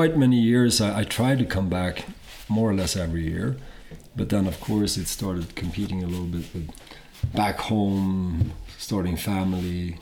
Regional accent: Sweden; born there; English is a second language; I was born in Sweden, in Scandinavia, quite a long time ago. And I traveled to Nepal first time back in 1983.

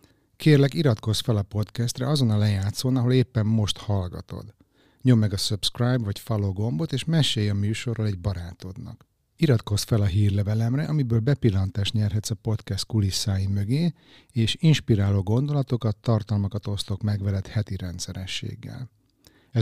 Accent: Hungary; now in Sweden; Ehhez viszont sajnos el kellett költöznem otthonról. A remény, hogy egyszer a szülőhazámban is szabad lehetek majd, sosem hal meg.

